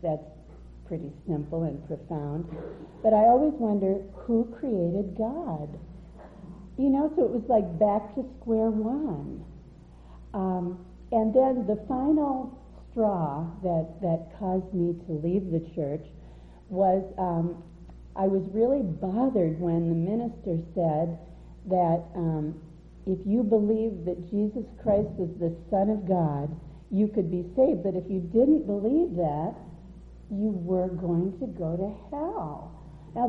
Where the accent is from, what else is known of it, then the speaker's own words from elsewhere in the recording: California, United States; also born or lived in St. Louis, Missouri; I grew up first in California, which was such a melting pot, no one said anything. Then we moved to St. Louis, which is where this happened.